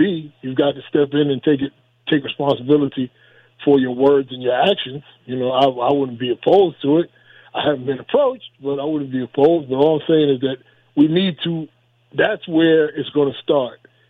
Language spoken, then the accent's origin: English; Queens, New York, United States; I mean, you know, I grew up in Queens